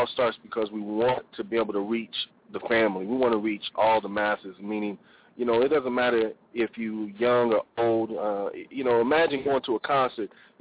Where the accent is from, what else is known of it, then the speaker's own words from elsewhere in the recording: Springfield, Missouri, United States; I'm from Missouri, Springfield, Missouri, a small middle western town. You know, I grew up with that homestyle, living Bible Belt country